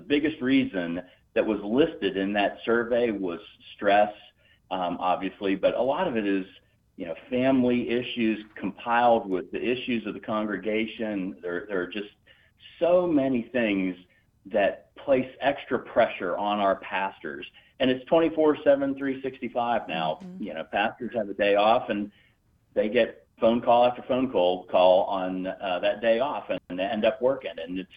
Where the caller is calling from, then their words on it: Winston-Salem, North Carolina, United States; I am located in the big city of Winston-Salem, North Carolina. That's headquarters for our ministry.